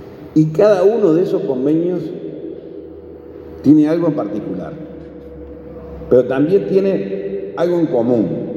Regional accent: Capurro, San José, Uruguay; Yo en mi pueblo donde vivo, que es un pueblito muy chiquito allá en Ruta 11, somos muy poquitos, vivimos 800 personas, fue donde nací, un pueblito se llama Capurro, al lado de la colonia Chepare.

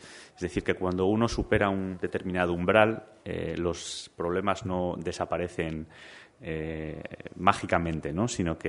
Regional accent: Spain; no creo que haya ninguna otra ley de esta categoría en mi país que haya tenido tal grado de consenso, y creo que eso es un reflejo de la sociedad española

